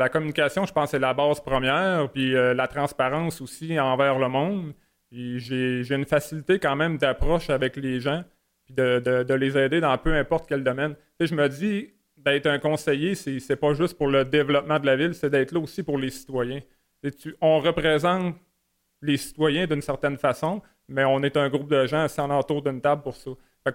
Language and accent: French; Trois-Rivières, Quebec, Canada; Je suis ici depuis 2012. Je suis natif de Trois-Rivières.